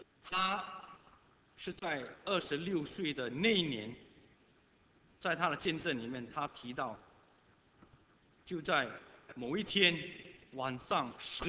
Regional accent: Singapore; 今天特别是我们新加坡人，当我们能够在一个舒适的环境里面敬拜神的时候

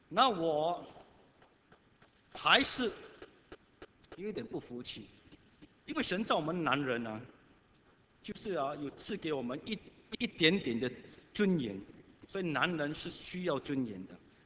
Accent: Singapore; 今天特别是我们新加坡人，当我们能够在一个舒适的环境里面敬拜神的时候

